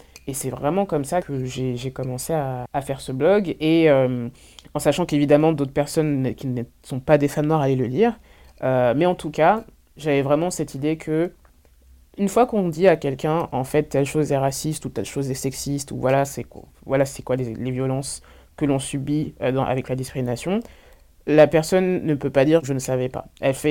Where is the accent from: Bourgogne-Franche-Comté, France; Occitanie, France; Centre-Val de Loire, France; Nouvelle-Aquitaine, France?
Centre-Val de Loire, France; Orléans; born there; je suis la fille d'un homme congolais et d'une femme martiniquaise, je suis née à Orléans